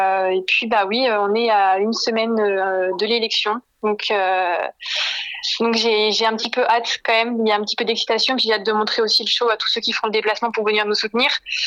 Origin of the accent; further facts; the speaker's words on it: Lourdes, Occitanie, France; also born or lived in Nevers; moi j'ai grandi à Lourdes, je suis née à Nevers